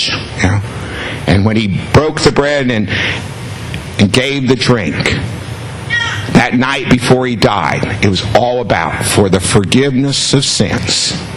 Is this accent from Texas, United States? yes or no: no; Orlando, Florida, United States; I grew up in Orlando, and back then the bus street was Pine Street, which is just a block north of Church Street.